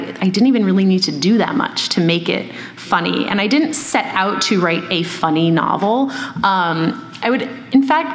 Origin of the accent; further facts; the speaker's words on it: Boston, Massachusetts, United States; also born or lived in New York, United States; now in Los Angeles, United States; I do live in Los Angeles, but I grew up in Boston, and I lived in New York for almost 10 years